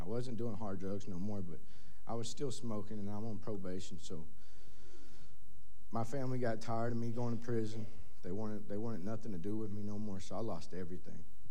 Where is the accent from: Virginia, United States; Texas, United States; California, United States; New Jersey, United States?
Texas, United States; Houston; I'm 26 years old, and I'm from Houston, Texas.